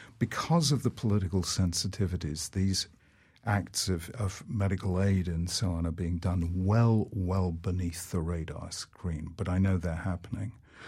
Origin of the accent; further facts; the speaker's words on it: United Kingdom; But as a British visitor here, the last thing I would wish to do is tell America how to deal with this.